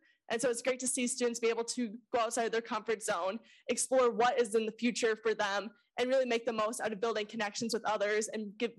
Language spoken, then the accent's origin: English; Dodge Center, Minnesota, United States; I'm serving as this year's Minnesota FFA state reporter, and I'm from Dodge Center, Minnesota, so Dodge County down in southeast Minnesota.